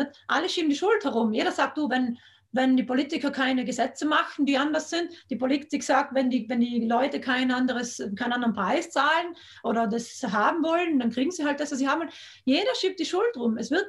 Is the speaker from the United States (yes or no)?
no; Trentino-Alto Adige, Italy; das ist bei uns in Südtirol ist gerade das Thema Tierschutz in der Verfassung zu groß